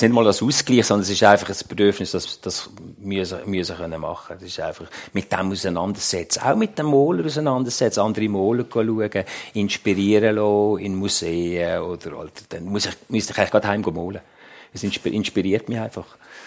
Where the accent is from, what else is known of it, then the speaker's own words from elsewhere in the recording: Reigoldswil, Basel-Landschaft, Switzerland; ich komme aus Reigutschwil, das ist bei der Wasserfall, aus dem Basel-Land und ein kleines Dorf.